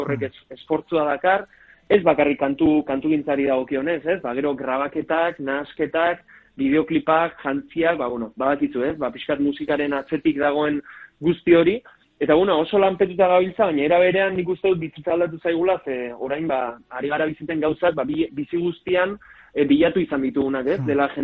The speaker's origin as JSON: {"language": "Basque", "town": "Azkoitia", "region": "Basque Country", "country": "Spain", "said": "gu azkoitiarra gara, herri nahiko txikia da, ez, 12.000 biztanle gara, eta deno gara ezagunak elkarren artean"}